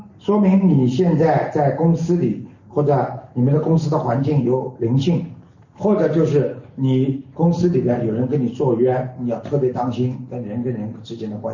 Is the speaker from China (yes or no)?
yes; China; now in Australia; 我们中国人在澳大利亚非常人非常幸运，你们在澳大利亚可以过两个新年，我们只能过一个，你可以过两个啊。